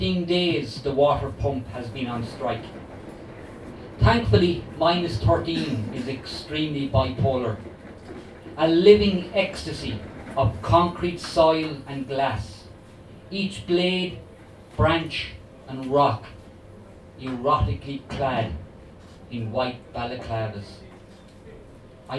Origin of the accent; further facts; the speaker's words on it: Galway, Connacht, Ireland; I'm from Galway. I suppose it could be worse, I could be from Mayo.